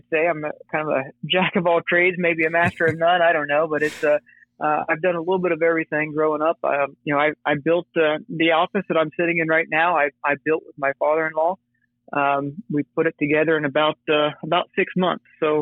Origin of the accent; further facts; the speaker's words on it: Ohio, United States; But I grew up in Southern Ohio and got my undergraduate at Ohio State and crop production management